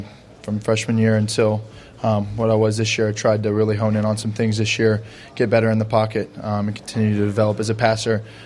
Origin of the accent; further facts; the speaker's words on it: Texas, United States; I mean, I'm a Texas guy, born and raised in Texas. I've never really left the state